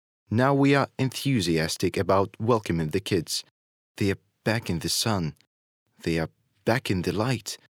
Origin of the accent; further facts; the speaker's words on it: Canada; now in Thailand; I'm from Canada.